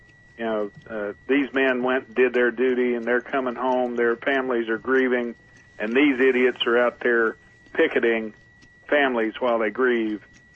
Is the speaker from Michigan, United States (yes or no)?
no; West Virginia, United States; They're coming to my home state of West Virginia